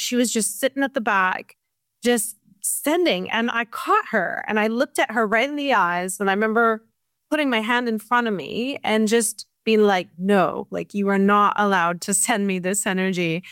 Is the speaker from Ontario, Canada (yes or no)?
no; Victoria, British Columbia, Canada; And I remember it was my hometown, so I was excited to be able to do this in Victoria, BC.